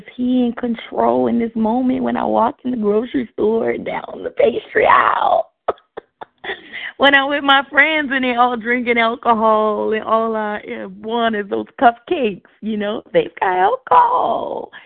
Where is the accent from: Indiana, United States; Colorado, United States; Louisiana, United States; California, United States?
Louisiana, United States; New Orleans; I'm from the Deep South, New Orleans, Bible Belt.